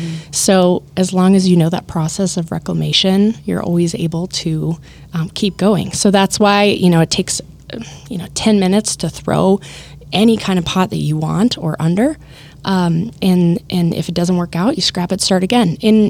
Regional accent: Andover, Minnesota, United States; now in St. Paul, United States; No, I grew up in Andover.

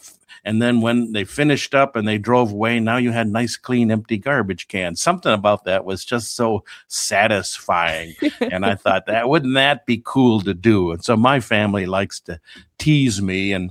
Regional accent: Cleveland, Ohio, United States; And as you know, I grew up in Cleveland, Ohio, where most of my family still lives.

